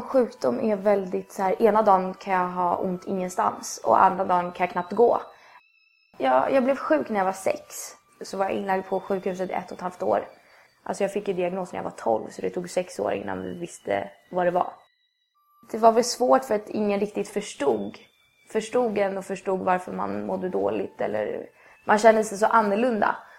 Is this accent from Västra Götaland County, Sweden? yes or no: no; Stockholm, Stockholm County, Sweden; now in Stockholm, Sweden; jag är uppvuxen i Midsommarkransen. Midsommarkransen Liljeholmen. Så sen flyttade vi in till stan när jag var typ 13. Så att jag är ju inte uppväxt in i stan.